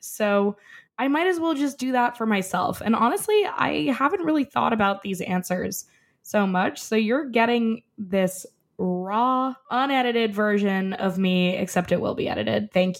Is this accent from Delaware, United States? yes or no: no; New York City, New York, United States; I am born and raised in New York City. I'm a native New Yorker. I grew up on the Upper East and Upper West Side